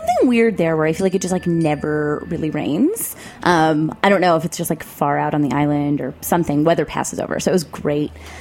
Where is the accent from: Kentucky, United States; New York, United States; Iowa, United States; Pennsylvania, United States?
New York, United States; Queens; So, you know, I'm from New York. I'm from Queens.